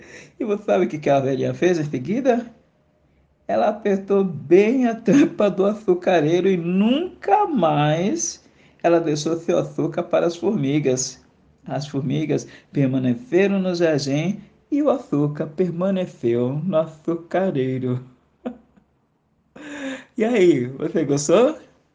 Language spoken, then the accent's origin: Portuguese; São Paulo, Brazil; eu sou de São Paulo, capital, aonde eu estou, e eu me lembrei de você.